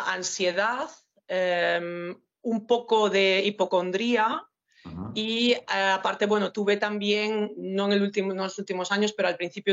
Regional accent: Pontevedra, Galicia, Spain; Sí, soy de Pontevedra.

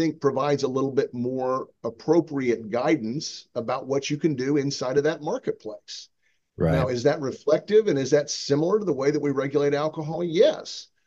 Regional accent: Virginia, United States; you know, in my home state, we don't have illegal hooch going up and down the streets all over the communities in Virginia.

